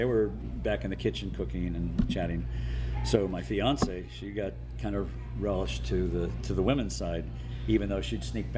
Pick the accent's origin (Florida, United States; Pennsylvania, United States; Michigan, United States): Florida, United States; I come from Florida, and Fiji's not much different.